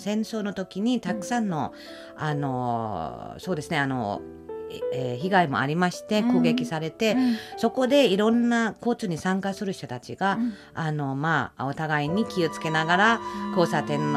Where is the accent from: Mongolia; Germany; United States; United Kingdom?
Germany; Japanese is a second language